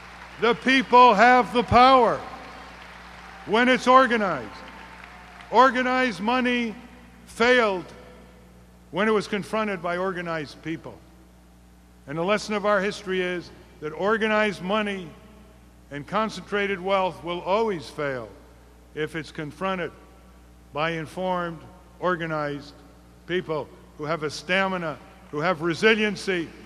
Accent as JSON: {"language": "English", "town": "Winsted", "country": "United States", "tie": "born or raised there", "said": "When I was growing up in Winsted, which is a textile mill town, not very high-paying jobs"}